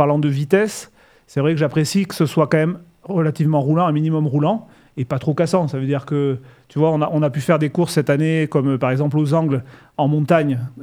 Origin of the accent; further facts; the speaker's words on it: Nouvelle-Aquitaine, France; surtout chez nous en Dordogne, où ça monte et ça descend partout